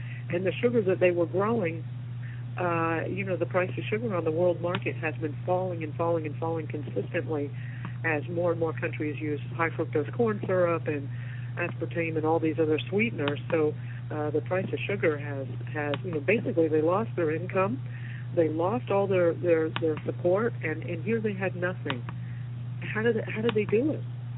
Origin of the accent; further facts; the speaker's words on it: Florida, United States; I grew up in South Florida.